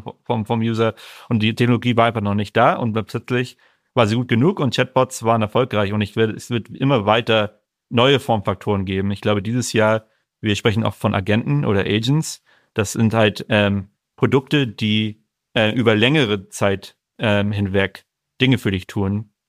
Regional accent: Northern Germany, Germany; born or raised there; also born or lived in Munich

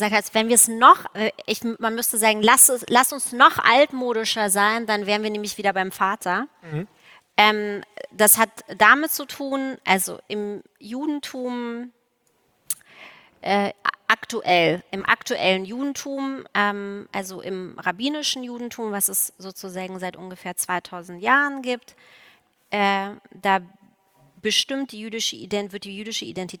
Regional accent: East Germany, Germany; Ich komme ja auch aus der DDR.

